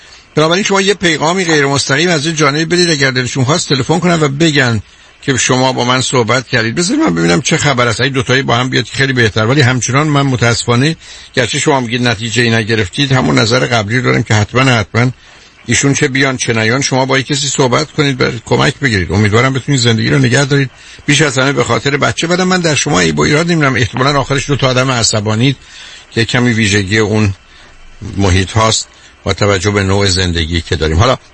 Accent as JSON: {"language": "Persian", "town": "Shiraz", "region": "Fars", "country": "Iran", "said": "خیلی هم همچین حرفشون درباره تنبلی ما شیرازی ها"}